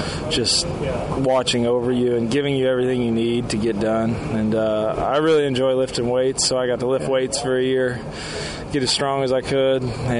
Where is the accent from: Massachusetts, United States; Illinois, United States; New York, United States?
Illinois, United States; Carrollton; So I'm from Carrollton, Illinois. It's like right across the river from St. Louis.